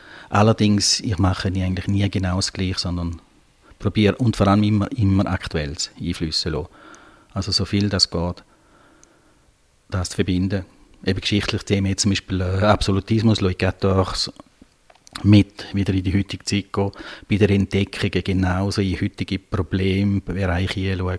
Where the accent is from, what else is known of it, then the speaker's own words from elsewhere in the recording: Switzerland; born there; Also ich bin überhaupt nicht bilingue. Ich bin hier im Appenzimmer Gäse geboren